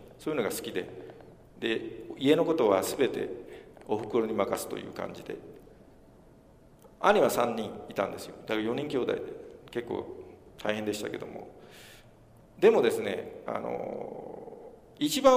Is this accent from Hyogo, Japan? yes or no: yes; Amagasaki, Hyogo, Japan; 自分の尼崎っていうところは、結構ね、貧乏の人がたくさんいましたね、貧乏人が。風呂やね、テレビもない家がたくさんありましてね。で、自分の家も、まあ、その中の一人でしたね。